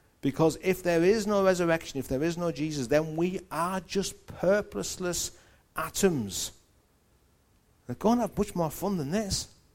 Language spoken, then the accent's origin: English; Newcastle, North East England, United Kingdom; accent: Geordie; You get to the barrier, and I become as Geordie as possible. I have not lived in Newcastle at that point for 4, 5, 6 years.